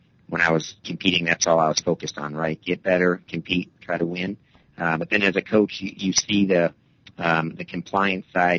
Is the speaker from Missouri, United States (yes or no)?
no; Wisconsin, United States; Yeah, I grew up in Wisconsin, very near the Minnesota-Wisconsin border